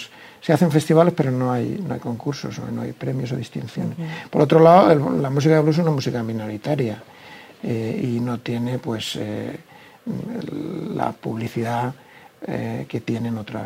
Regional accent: Valencia, Valencian Community, Spain; somos todos valencianos

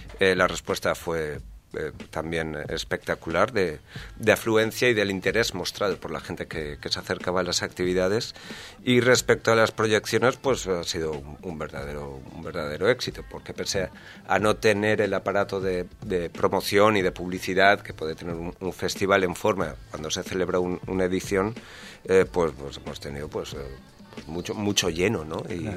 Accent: Valencia, Valencian Community, Spain; yo soy de aquí, de Valencia, yo soy del Cabañal.

